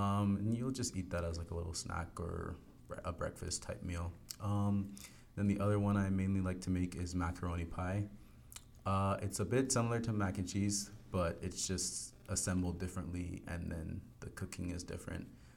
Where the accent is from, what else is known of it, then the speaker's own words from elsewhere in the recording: Barbados; moved away; growing up in Barbados, like we knew we were black